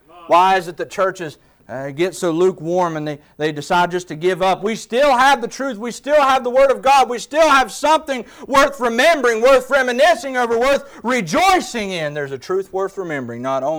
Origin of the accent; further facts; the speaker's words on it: United States; When I was a boy growing up on Hurricane Creek, there was a man my dad was friends with.